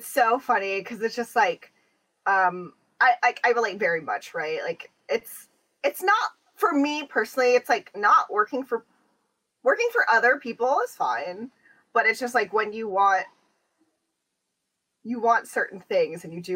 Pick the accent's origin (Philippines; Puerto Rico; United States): Philippines; We are Filipino friends.